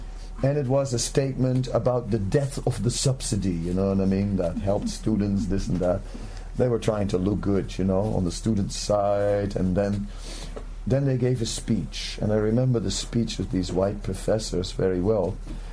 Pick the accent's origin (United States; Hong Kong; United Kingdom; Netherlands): Netherlands; I'm from Holland